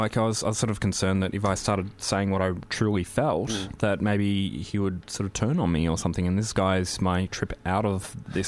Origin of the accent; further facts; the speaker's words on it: Australia; realised that I was from Australia